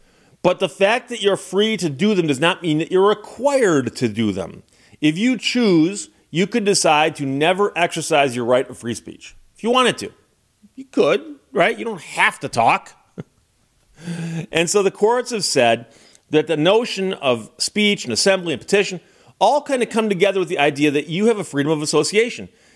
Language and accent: English; Birmingham, Michigan, United States; I grew up in Birmingham, Michigan, suburb of Detroit, but quite a ways out from Detroit. And it was a relatively nice, quiet place.